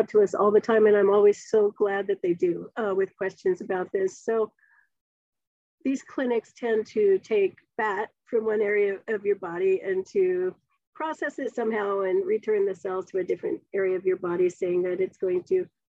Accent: California, United States; I grew up in Northern California.

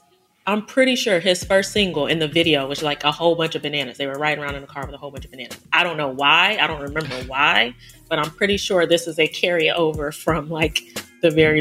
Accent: Miami, Florida, United States; but I'm from Miami. We say Saucony, but apparently it's Saucony.

